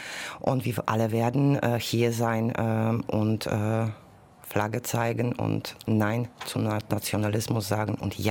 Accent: Poland; Ich komme selber aus Polen, ich weiß, was es bedeutet, Pass haben zu müssen, damals noch aus dem nicht demokratischen Polen, mit Grenzen, mit allem.

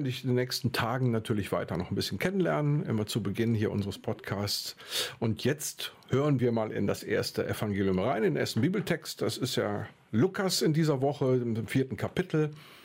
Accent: Cologne, North Rhine-Westphalia, Germany; Also ich bin ja so auch ein Rheinland, auch durch und durch bin Kölner

